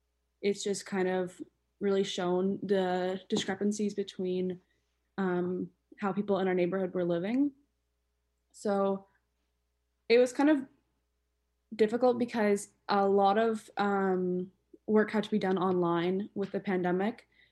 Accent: Toronto, Ontario, Canada; I'm from Toronto. I'm a fifth year at McGill.

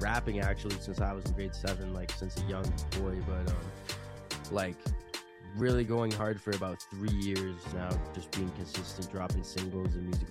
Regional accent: Toronto, Ontario, Canada; now in London, Canada; Oh, yeah, I'm from Toronto. That's where I was born and raised, but right now I'm staying in London, Ontario.

